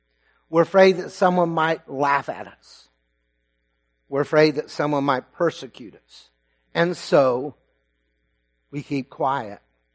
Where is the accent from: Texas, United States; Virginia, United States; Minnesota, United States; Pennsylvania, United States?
Texas, United States; I am a Texan who had never seen a longhorn up close.